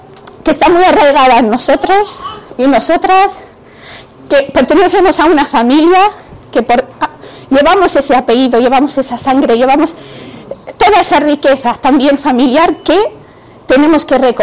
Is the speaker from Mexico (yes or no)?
no; Spain; Somos españoles, españolas, de un contexto, de una familia que nos enriquece y nos nutre a pesar de nuestras diferencias, pero somos lo que somos gracias a este contexto y a esta cultura española de la que procedemos.